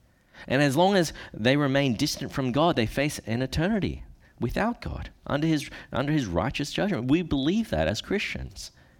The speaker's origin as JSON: {"language": "English", "country": "Australia", "said": "if you don't know, I'm Australian, born Chinese, okay? I sound very Australian."}